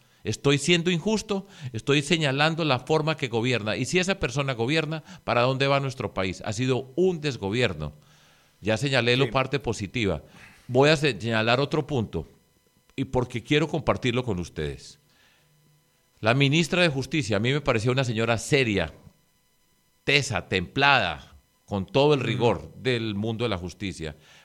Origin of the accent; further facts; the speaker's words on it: Riohacha, La Guajira, Colombia; Pero no es solamente en Barranquilla, en Santa Marta, en Riohacha, de donde vengo